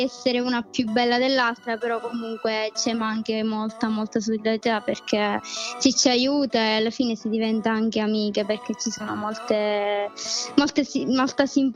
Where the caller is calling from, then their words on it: Vittoria, Sicily, Italy; vengo da Vittoria in provincia di Ragusa, per chi se lo sta chiedendo, in Sicilia.